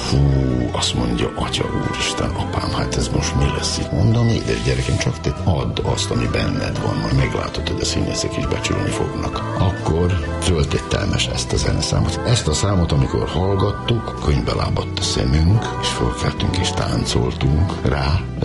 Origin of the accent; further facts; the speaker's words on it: Székely Land, Romania; Hát ilyenkor, hogy a székely véreim mondják, ilyenkor megnől az embernek szíve.